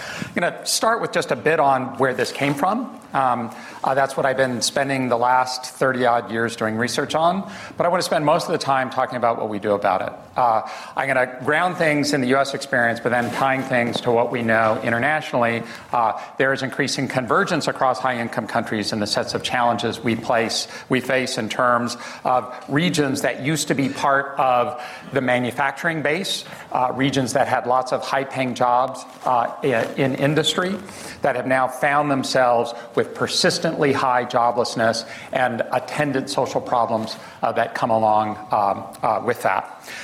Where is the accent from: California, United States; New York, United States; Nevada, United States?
California, United States; Fresno; I come from Fresno, California. We are proudly the raisin capital of the world.